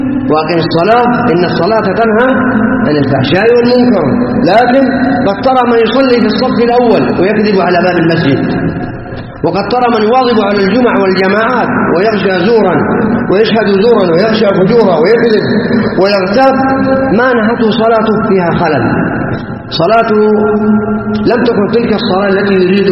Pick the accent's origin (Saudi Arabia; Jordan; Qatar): Saudi Arabia